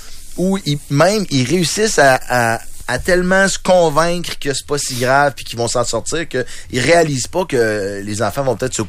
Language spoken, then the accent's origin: French; Lévis, Quebec, Canada; moi, je viens de Lévis